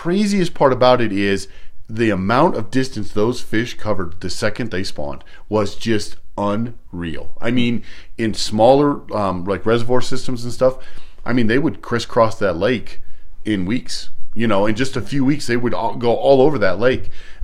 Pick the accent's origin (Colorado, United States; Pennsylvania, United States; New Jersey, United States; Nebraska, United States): Colorado, United States; Pueblo; The reservoir I grew up on in Pueblo, Colorado, actually has the Arkansas River flowing into it.